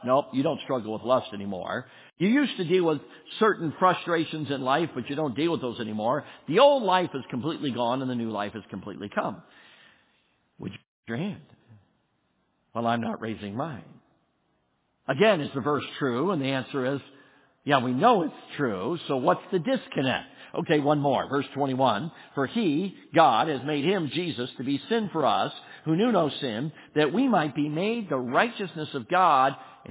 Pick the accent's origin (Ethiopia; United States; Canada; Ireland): Ireland; I'm Irish and got red hair. That's why I got an anger problem.